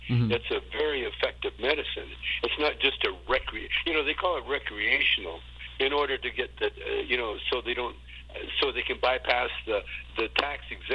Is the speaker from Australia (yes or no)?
no; Canada; You know, I'm a Canadian.